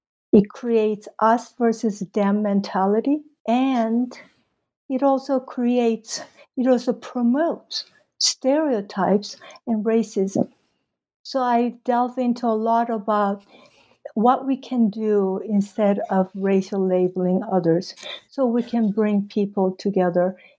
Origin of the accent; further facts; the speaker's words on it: Mexico City, Mexico; I came from Mexico City, where I attended the American High School for 4 years. And that was in late 60s, early 70s.